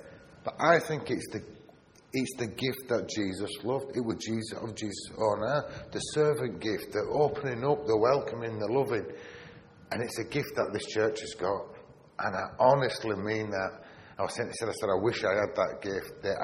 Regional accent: Bradford, Yorkshire and the Humber, United Kingdom; I'm from Bradford.

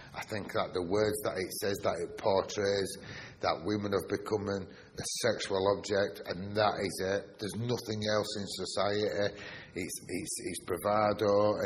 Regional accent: Bradford, Yorkshire and the Humber, United Kingdom; I'm from Bradford.

